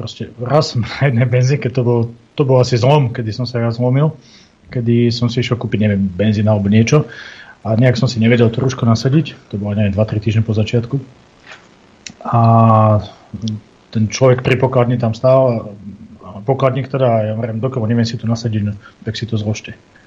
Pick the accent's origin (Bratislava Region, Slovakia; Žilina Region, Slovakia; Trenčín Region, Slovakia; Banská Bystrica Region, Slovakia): Banská Bystrica Region, Slovakia; Detva; Ja som detvanec, ja som lázník.